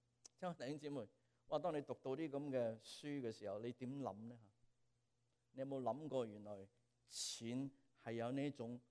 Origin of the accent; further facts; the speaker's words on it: China; 我们中国人穷到什么都没有